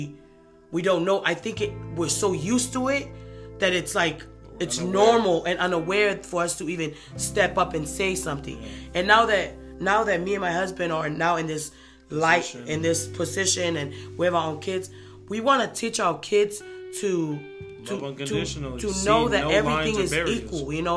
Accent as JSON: {"language": "English", "country": "Tonga", "tie": "born or raised there", "said": "it just made me thought about growing up in Tonga."}